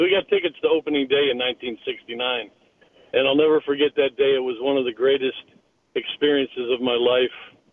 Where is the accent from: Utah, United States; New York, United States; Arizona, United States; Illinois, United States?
Illinois, United States; Joliet; growing up in Joliet, I got to thank Tom for his values of family and what he brings to this station.